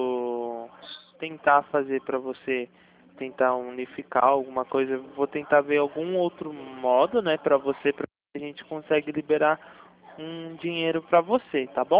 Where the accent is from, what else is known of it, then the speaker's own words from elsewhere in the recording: São Paulo, Brazil; Então, eu sou aqui do interior de São Paulo